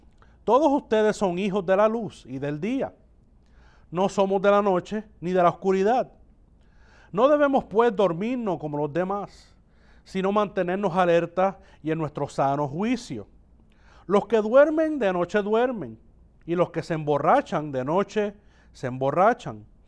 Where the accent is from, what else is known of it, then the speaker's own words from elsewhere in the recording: Puerto Rico; now in Cleveland, United States; Nosotros que estamos aquí, que somos de Puerto Rico